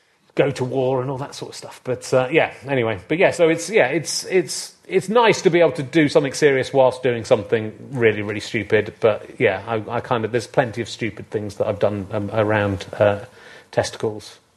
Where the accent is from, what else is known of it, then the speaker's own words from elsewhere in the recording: Yorkshire and the Humber, United Kingdom; I'm from Yorkshire originally